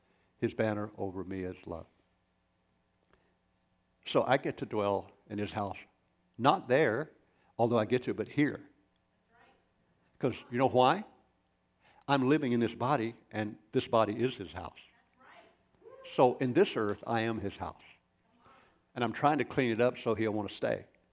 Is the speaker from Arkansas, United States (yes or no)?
yes; Arkansas, United States; I grew up in Arkansas with little dogs.